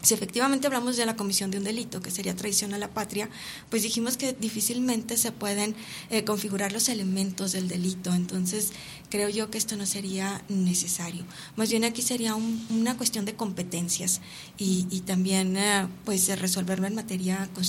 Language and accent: Spanish; Mexico; y posiblemente eso es lo que falta como nación mexicana, y digo nación para entender también a nosotros como ciudadanos, como pueblo